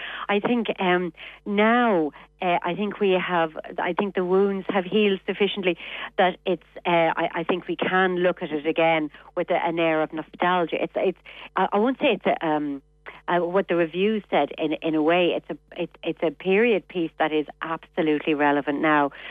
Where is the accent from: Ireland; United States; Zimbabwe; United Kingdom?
Ireland; a sort of culture, I think, that was very foreign to who we are as Irish people, really.